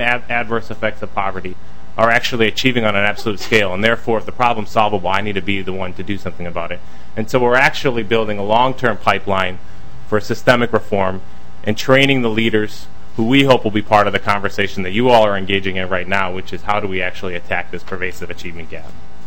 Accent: Minnesota, United States; And as a Minnesota native, that's both shocking and embarrassing to me.

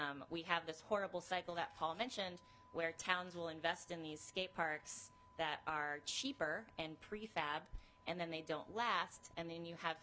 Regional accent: New York, United States; So I grew up outside New York City, did not have access to skate parks, very much like the suburbs of the Twin Cities.

